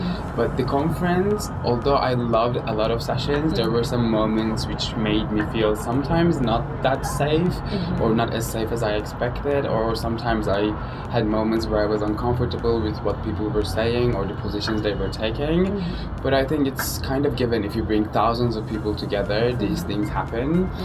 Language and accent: English; Turkey; I am from Turkey